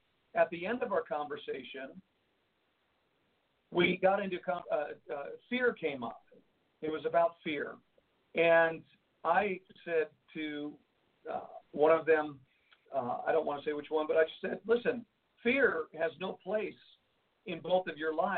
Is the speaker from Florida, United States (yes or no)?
no; Jersey City, New Jersey, United States; I said, you know, I'm here in New York. I was born and raised in Jersey City, and I know this area pretty well.